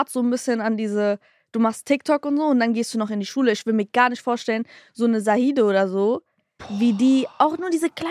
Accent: Hesse, Germany; bei uns in Hessen

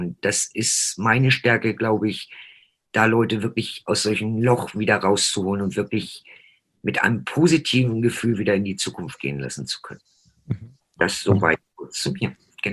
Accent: Ahrensburg, Schleswig-Holstein, Germany; Ich bin gebürtig aus dem Norden, also in der Nähe von Hamburg, Ahrensburg, wenn einem das was sagt. Gibt es ein schönes Wasserschloss. Da meine ganze Jugendzeit verbracht, war viel in Dänemark früher.

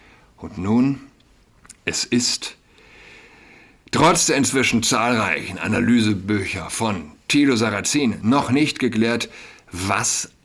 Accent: Berlin, Germany; Auf einem 90. Geburtstag komme ich mit einem Schulkameraden des Jubiläars ins Gespräch. Wir sind ja beide aus Berlin.

